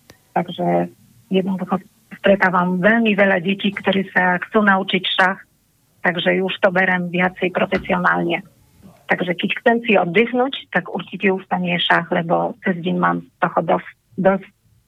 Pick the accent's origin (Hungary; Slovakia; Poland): Poland; Slovak is a second language; Áno, pochádzam z Polska.